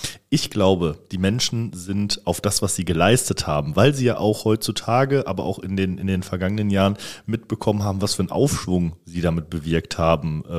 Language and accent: German; Recklinghausen, North Rhine-Westphalia, Germany; ich bin in Recklinghausen groß geworden, da ist es noch sehr viel gewesen in den 90ern, Ende der 90er.